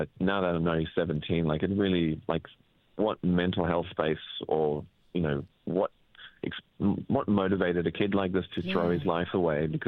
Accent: South Africa; I'm South African.

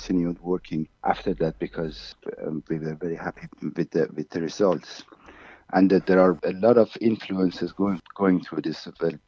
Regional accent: Iran; I'm from Iran.

